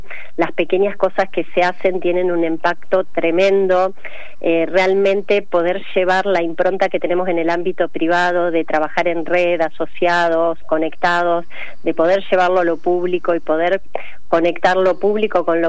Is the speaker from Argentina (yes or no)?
yes; Argentina; es una convicción que tenemos que tener como argentinos